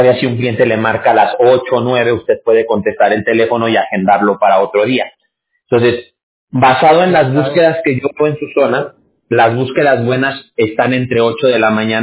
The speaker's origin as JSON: {"language": "Spanish", "region": "Aguascalientes", "country": "Mexico", "tie": "born or raised there", "said": "Yo vivía en la capital, en Aguascalientes. No sé qué tanto ubique usted la ciudad de Aguascalientes y las colonias, pero yo me crié en Las Huertas."}